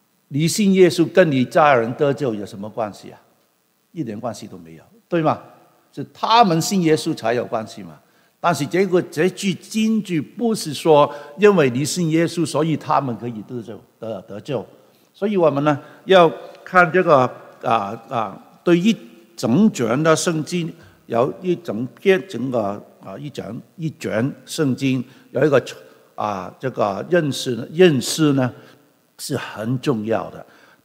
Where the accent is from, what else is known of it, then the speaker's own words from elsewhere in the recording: Guangdong, China; Chinese is a second language; 希望你们能够体谅小弟的普通话。我尽量学习了，学来学去都是这样，因为我是广东人嘛